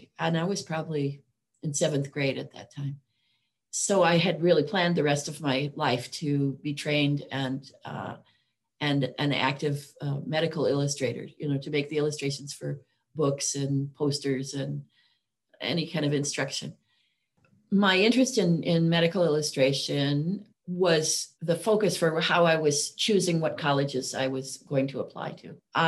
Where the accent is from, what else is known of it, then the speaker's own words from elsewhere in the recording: Grand Rapids, Michigan, United States; I grew up in Grand Rapids, Michigan, and Grand Rapids, as my father would say, is the greatest mid-sized city in America.